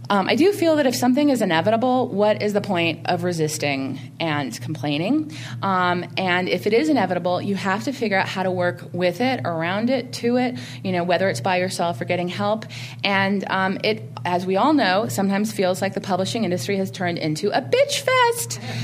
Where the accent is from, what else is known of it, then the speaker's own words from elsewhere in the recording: Berkeley, California, United States; And, you know, I grew up in Berkeley. People in Berkeley do not become CEOs.